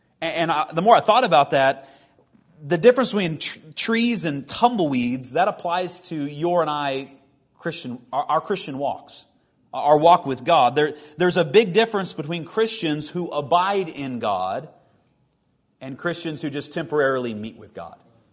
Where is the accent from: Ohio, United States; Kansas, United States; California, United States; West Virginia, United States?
Kansas, United States; I grew up in Kansas where there's just no trees, okay?